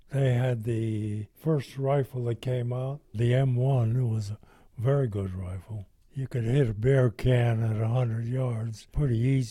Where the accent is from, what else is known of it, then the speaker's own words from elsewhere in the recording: Croatia; first language Croatian; English is a second language; We didn't speak English. We spoke Croatian.